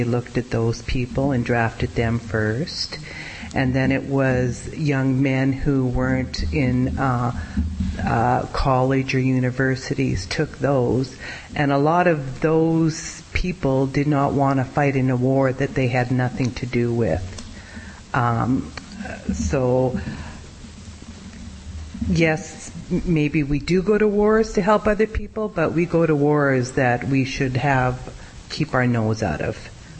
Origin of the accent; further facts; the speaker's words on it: United States; but I do remember growing up in the United States when the Vietnam War was on